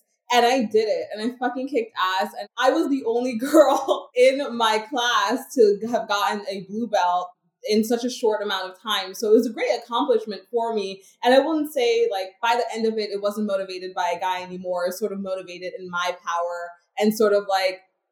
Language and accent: English; New York, United States; All of that sort of experience being living and growing up in New York taught me a lot about sort of the lifestyle that I wanted to live.